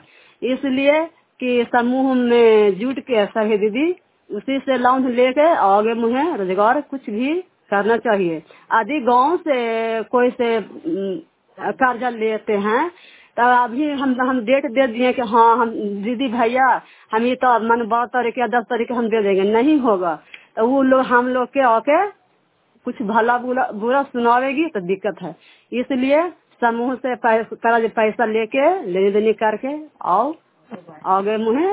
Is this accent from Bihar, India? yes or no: yes; Fatehpur, Bihar, India; ग्राम फतेहपुर पंचायत नगरता के रहने वाली हूँ मैं। हम जिला नालंदा